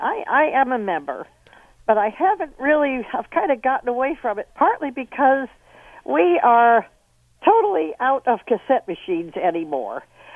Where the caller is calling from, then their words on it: Visalia, California, United States; Visalia, California. Not Vidalia, where the onions come from in Georgia, but Visalia with an S, Sam.